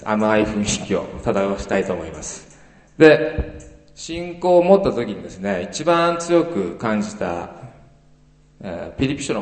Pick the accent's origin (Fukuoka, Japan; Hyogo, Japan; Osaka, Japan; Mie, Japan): Mie, Japan; 三重県から来ました。